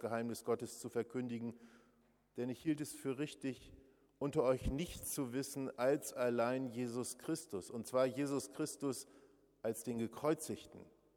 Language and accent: German; Rothenburg, Bavaria, Germany; Vor einer Woche war ich in meiner Heimatstadt Rothenburg.